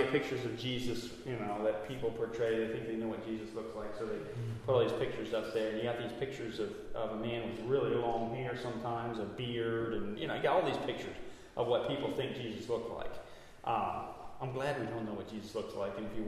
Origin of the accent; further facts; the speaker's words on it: Hartley, North East England, United Kingdom; I grew up in Hartley. And it'd be like someone saying, nothing good can come out of Hartley. Well, I grew up in Hartley.